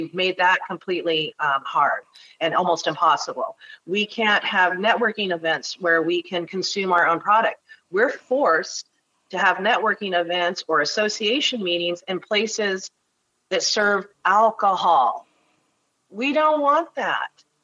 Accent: Portland, Oregon, United States; I've lived in Oregon since 1968. I was born here in Portland.

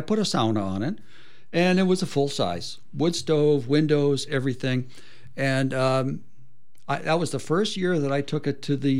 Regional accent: Ishpeming, Michigan, United States; because I grew up, my hometown had a ski jumping tournament in Ishpeming

